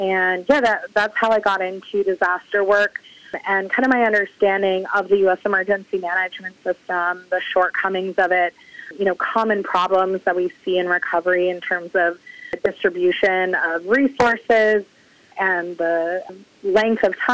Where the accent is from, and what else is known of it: Maine, United States; born or raised there; moved away as an adult